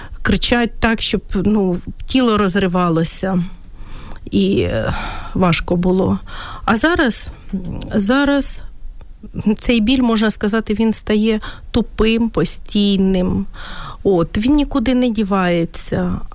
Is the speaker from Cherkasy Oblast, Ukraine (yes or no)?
no; Kyiv, Ukraine; я теж киянка.